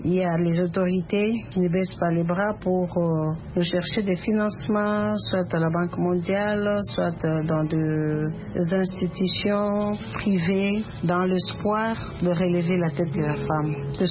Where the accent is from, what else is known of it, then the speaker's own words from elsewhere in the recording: DR Congo; Partout ailleurs, la femme est en train de récupérer sa place, sauf chez nous en RDC et beaucoup plus à l'Est